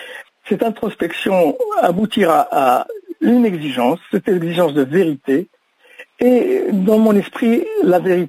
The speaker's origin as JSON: {"language": "French", "town": "Tangier", "region": "Tanger-Tetouan-Al Hoceima", "country": "Morocco", "tie": "born or raised there", "said": "Oui, oui, absolument, parce que je suis originaire de Tanger. Je suis né à Tétouan"}